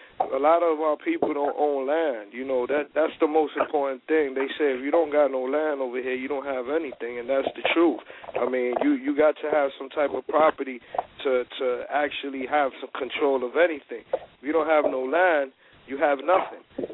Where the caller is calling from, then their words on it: New York, United States; New York.